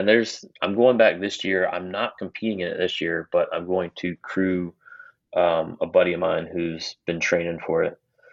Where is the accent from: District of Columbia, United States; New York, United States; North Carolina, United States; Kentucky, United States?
North Carolina, United States; It'll be my first 100-miler in my home state.